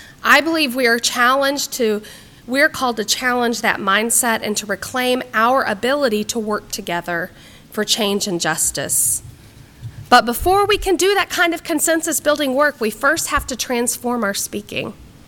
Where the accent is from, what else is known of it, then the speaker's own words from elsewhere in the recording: Texas, United States; now in Illinois, United States; I've never seen any, and I'm from Texas, and we have our own share of crazy